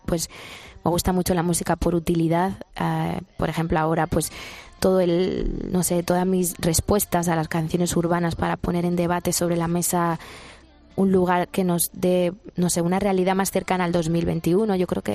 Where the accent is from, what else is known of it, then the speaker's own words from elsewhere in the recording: Spain; soy española por el mundo